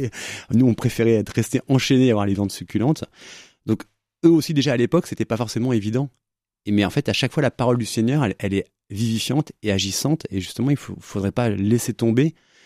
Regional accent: Brittany, France; parce que on est breton, donc on est un peu têtu.

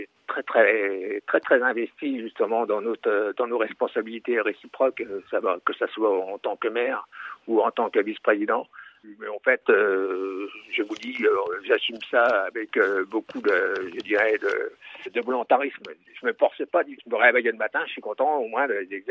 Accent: Trigny, Grand Est, France; Je suis natif de la commune, donc je suis né à Trigny il y a déjà 71 ans et je connais très bien ma commune, évidemment.

